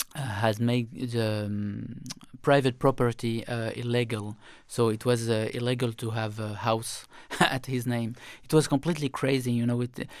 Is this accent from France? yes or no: yes; France; English is a second language; And they knew that I was coming from France, and France was the ally of Israel.